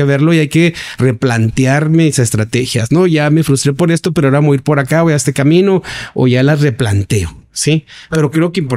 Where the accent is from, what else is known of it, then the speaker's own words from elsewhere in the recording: Ciudad Juárez, Chihuahua, Mexico; Nosotros somos maquileros, somos de Juárez